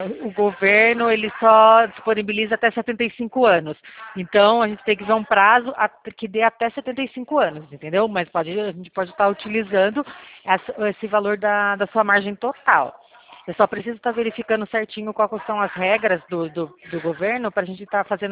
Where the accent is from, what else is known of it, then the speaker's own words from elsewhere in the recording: São Paulo, Brazil; eu sou daqui, eu sou do estado de São Paulo, só que eu fico mais por interior, né?